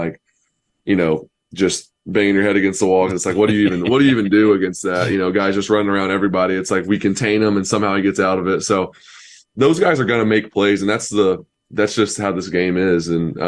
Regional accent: Knoxville, Tennessee, United States; born there; My family is huge Tennessee fans. I was born in Knoxville.

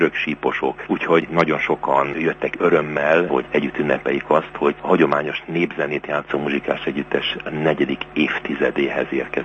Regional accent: Budapest, Hungary; born there; 21 éves voltam, 1972-ben Budapesten születtem, bár a rokonaim falun éltek.

